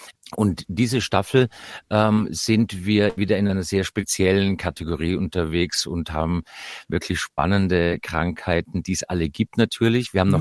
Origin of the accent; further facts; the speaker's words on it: Austria; moved away; der Obersteiermark, wo ich geboren bin, ist es ähnlich so, sag mal, ähnlich dem Bergdoktorland. Jetzt bin ich 1979 schon weg, trage es aber immer noch im Herzen.